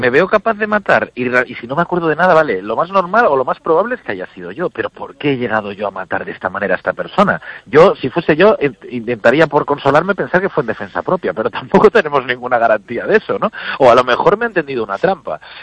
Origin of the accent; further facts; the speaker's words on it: Vigo, Galicia, Spain; Por lo menos yo soy de Vigo y en Vigo es una cosa que noto de manera exagerada, ¿no?